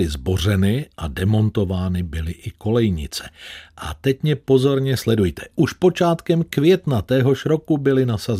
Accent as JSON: {"language": "Czech", "town": "Plzeň", "region": "Plzeň Region", "country": "Czechia", "tie": "born or raised there", "said": "Nečekal bych, že to někdy jako rodák z Plzně řeknu"}